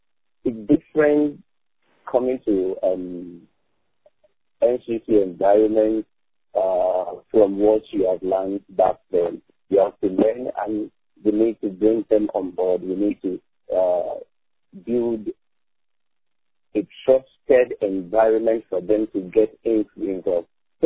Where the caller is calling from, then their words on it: Lagos, Nigeria; calling from Lagos, Nigeria.